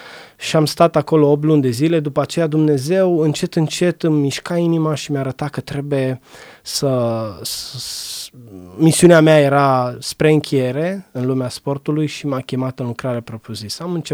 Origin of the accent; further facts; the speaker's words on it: Brașov, Brașov County, Romania; În Brașov, bineînțeles, că eu sunt brașovean, 100%.